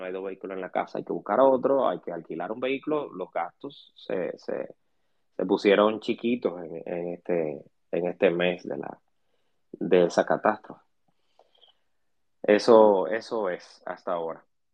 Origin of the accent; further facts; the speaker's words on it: Dominican Republic; como dominicanos, todos no visualizamos que nosotros estamos invirtiendo en una póliza o contrato para nuestro vehículo